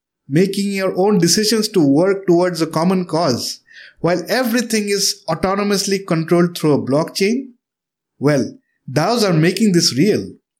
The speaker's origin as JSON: {"language": "English", "town": "Guwahati", "region": "Assam", "country": "India", "said": "I'm from Guwahati also."}